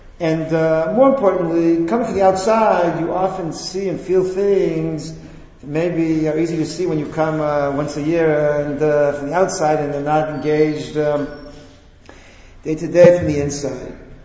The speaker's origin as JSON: {"language": "English", "country": "Israel", "said": "I'm an outsider because I come from Eretz Yisrael, and Eretz Yisrael has its own set of problems and its own issues"}